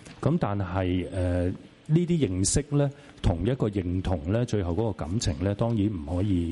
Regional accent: China; 我哋作為中國人咧係一定要有對國家嘅認知

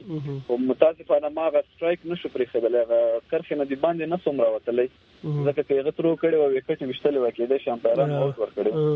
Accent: Logar, Afghanistan; د لوګر ولایت د پلیالم ولسوالۍ او د پدخوا بشانۍ په نوم کلی ده او په قوم مومند یم، افغان یم.

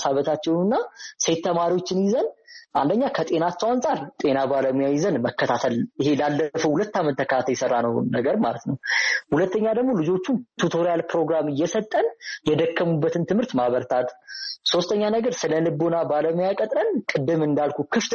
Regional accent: Addis Ababa, Ethiopia; ኖርማሊ እኔ የአዲስ አበባ ልጅ ነኝ እና ልክ ሐረማያ ሲሄድ ገጠር ለሚባለው ኮሚኒቲ ኤክስፖዘር አልነበረኝም

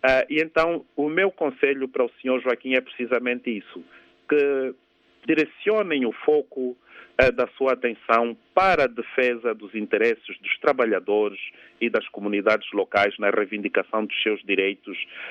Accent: Luanda, Angola; Vim apenas sair de Luanda dias para esta visita e regresso normalmente a Luanda. Não tenho medo porque é a minha terra, é o meu país

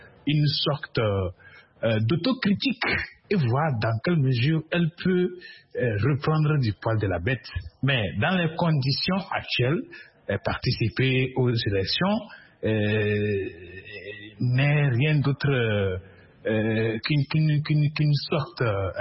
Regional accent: Togo; c'est ça aussi qui pose problème chez nous au Togo

